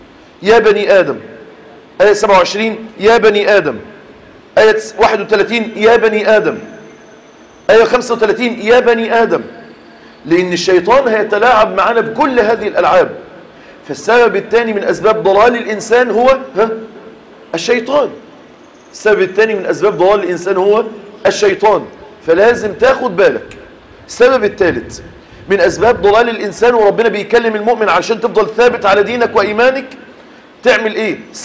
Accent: Egypt; المركز بيقول ان احنا عندنا في مصر 13 مليون عانس لم يتزوجوا. والسر انزل القرى وانت تعرف السر

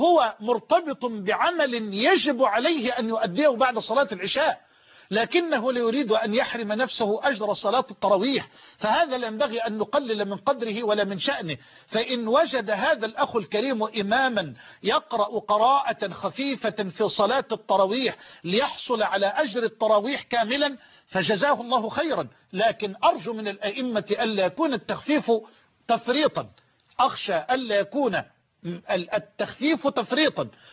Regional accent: Egypt; وأسأل الله أن يجعل بلدنا مصر دائما أبدا أمنا أمانا سخاء رخاء،

